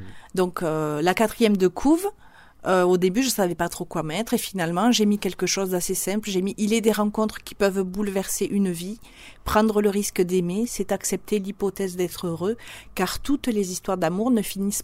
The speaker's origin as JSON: {"language": "French", "region": "Occitanie", "country": "France", "moved": "as an adult", "said": "J'ai quitté l'Aveyron et je suis partie à Paris, à la Sorbonne"}